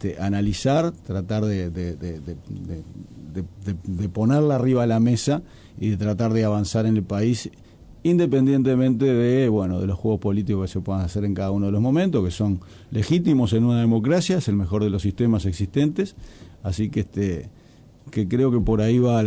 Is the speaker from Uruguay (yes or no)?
yes; Uruguay; Yo soy más uruguayo que el mate.